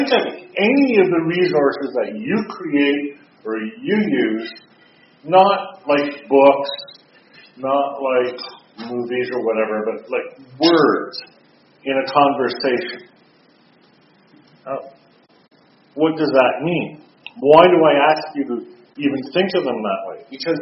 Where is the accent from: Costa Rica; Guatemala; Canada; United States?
Canada; Well, I'm a Canadian A.